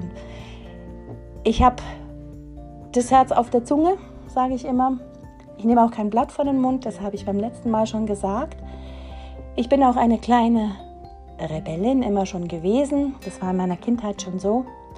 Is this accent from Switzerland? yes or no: yes; Switzerland; Ich bin ja Schweizerin, man hört es ja.